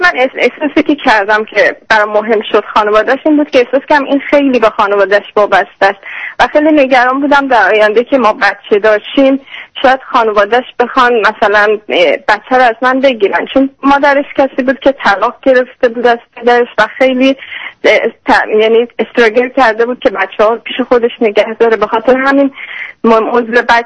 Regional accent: Iran; moved away as an adult; now in Australia; من خودم تو ایران بزرگ شدم، یه 5 سال اینجا هستم.

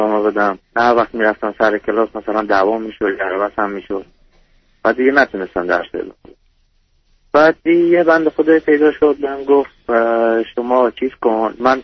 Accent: Iran; من که از تو ایران به دنیا اومدم، تو ایران بزرگ شدم، ولی به خاطری که اصلیتم افغانیه

